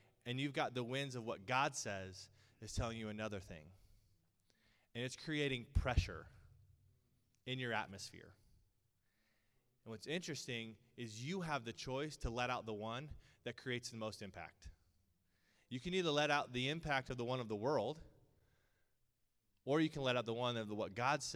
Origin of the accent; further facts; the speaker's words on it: Kansas, United States; also born or lived in California; I'm from Kansas. I know wind.